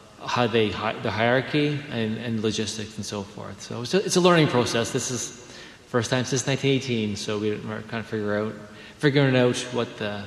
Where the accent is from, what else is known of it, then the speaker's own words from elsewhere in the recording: Canada; So I'm Canadian and my parents live in Canada.